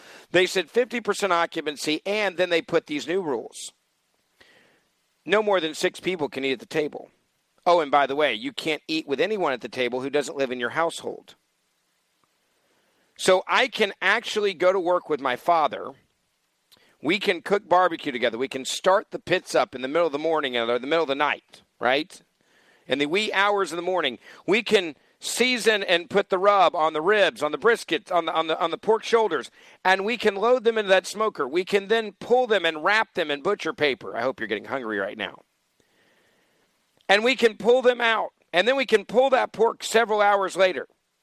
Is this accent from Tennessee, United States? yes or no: yes; Memphis, Tennessee, United States; That's how, quote, safe restaurant eating is in Memphis, Tennessee, my hometown.